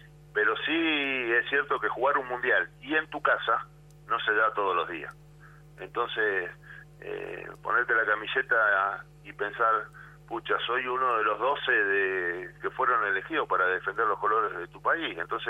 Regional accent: La Plata, Buenos Aires Province, Argentina; yo vivía en La Plata en esa época, soy platense

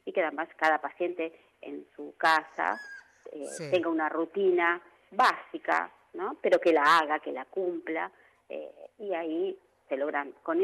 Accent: Avellaneda, Buenos Aires Province, Argentina; yo soy de Avellaneda Centro

